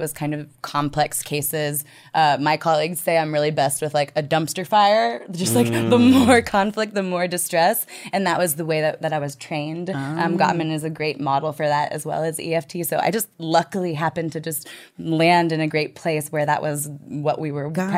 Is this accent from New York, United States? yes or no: no; Austin, Texas, United States; I'm from Austin, Texas.